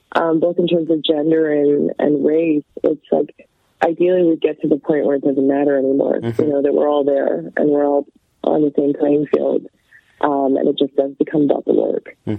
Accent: Canada; I grew up in Canada.

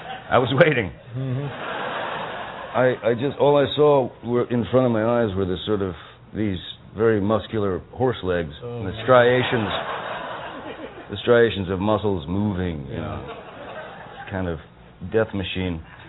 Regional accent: Kentucky, United States; And, you know, growing up in Kentucky, you grow up around horses and everything.

